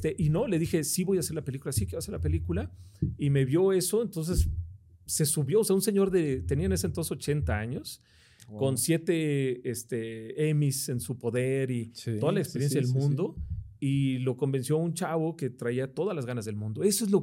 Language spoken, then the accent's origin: Spanish; Mexico; quiero hacer una película de animación, vengo de México